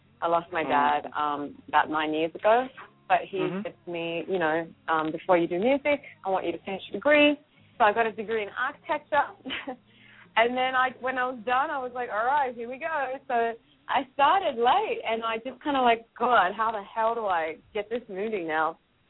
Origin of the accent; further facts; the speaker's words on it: Darwin, Northern Territory, Australia; now in Los Angeles, United States; I was born and raised in Darwin, which is a tropical town up north in Australia, and I'm from Greek parents. But, yeah, I grew up in the beach in Australia, in a very remote part of Australia, so a little town